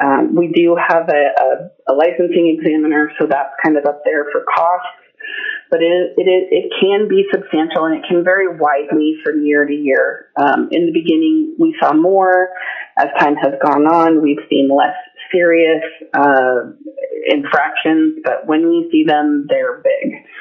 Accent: Homer, Alaska, United States; I'm from Homer, Alaska

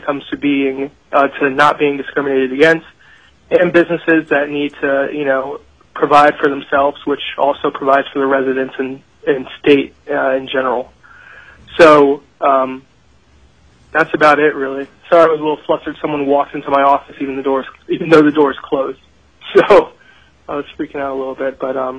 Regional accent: Georgia, United States; I grew up in Georgia. Being a young African American in Georgia, I definitely see what discrimination is

